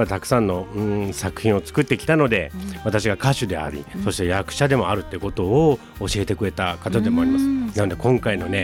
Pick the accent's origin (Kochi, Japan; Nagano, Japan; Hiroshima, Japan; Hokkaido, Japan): Hokkaido, Japan; also born or lived in Tokyo / Italy; そうなんです、北海道、うん、私の故郷なんで